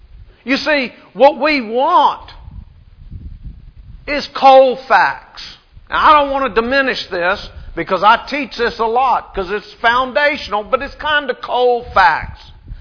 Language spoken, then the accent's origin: English; Louisiana, United States; And I'm from Louisiana.